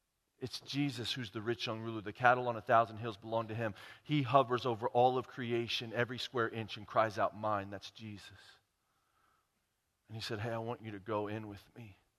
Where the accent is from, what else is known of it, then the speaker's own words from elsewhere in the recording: Dallas, Texas, United States; In fact, we're just some Christians from Texas. Why would we go all in with you when we have this? I came from Dallas to share with you, Austin